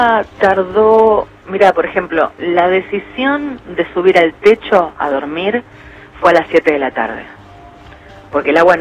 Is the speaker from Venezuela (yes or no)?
no; San Nicolás, Buenos Aires Province, Argentina; No, yo soy de San Nicolás.